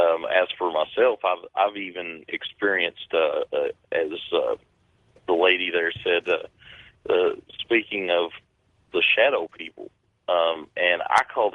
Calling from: Kentucky, United States; I'm calling from Kentucky

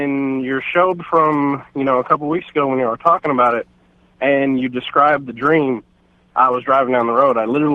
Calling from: Charlotte, North Carolina, United States; Charlotte, North Carolina.

